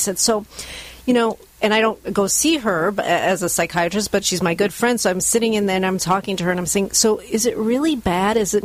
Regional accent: Illinois, United States; now in California, United States; I mean, I grew up in Illinois in a small town. I moved to California in 94.

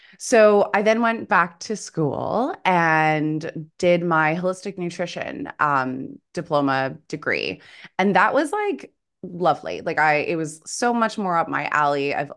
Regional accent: Vancouver, British Columbia, Canada; moved away as an adult; now in Australia; So born and raised in Vancouver, lived there until, when did I move over here? Oh, I think I was 25 or six. So it's been about, maybe I was 26 or 27, something like that.

